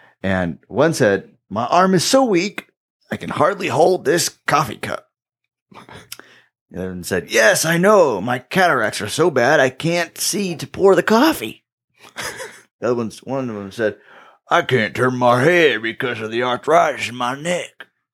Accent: Canada; I am a Canadian

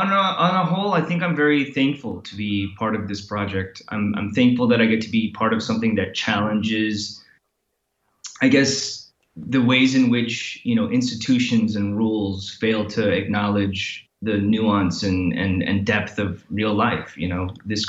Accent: Michigan, United States; We settled in Michigan. I'm from Michigan.

